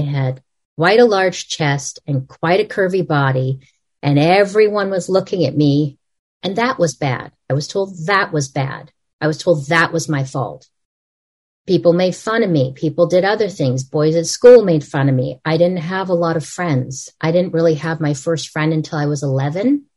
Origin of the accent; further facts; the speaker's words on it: Los Angeles, California, United States; moved away as an adult; also born or lived in Canada; So cut to at 18, I moved to Canada, not because I wanted to, because I moved to Canada. I grew up in Los Angeles.